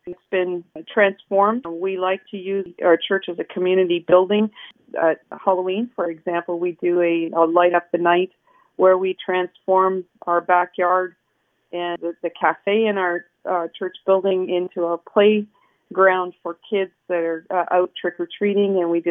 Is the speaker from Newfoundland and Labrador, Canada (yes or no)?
no; Renfrew, Ontario, Canada; now in Arnprior, Canada; I was born and raised in Renfrew, lived there until I was 22, 23 years old, and married a hometown boy from Arne Prior.